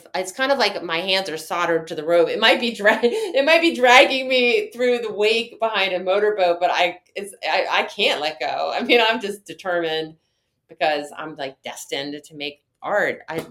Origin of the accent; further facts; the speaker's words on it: the South, United States; I'm from the South, and that's what we say it down there.